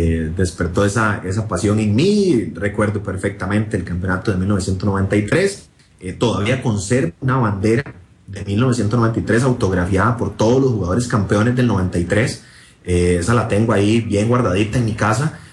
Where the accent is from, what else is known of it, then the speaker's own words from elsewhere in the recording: Heredia, Costa Rica; nos vinimos a vivir ya otra vez acá a Heredia y demás, yo soy cédula 4, yo nací en Heredia, pero estuvimos viviendo allá un tiempo, ya cuando nos vinimos para vivir acá a Heredia, cuando estaba yo por entrar ya al kinder